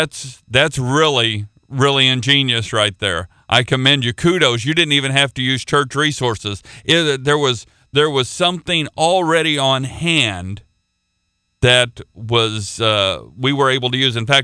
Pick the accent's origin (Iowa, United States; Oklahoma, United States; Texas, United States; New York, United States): Oklahoma, United States; Now I'm not a redneck, but I am from Oklahoma.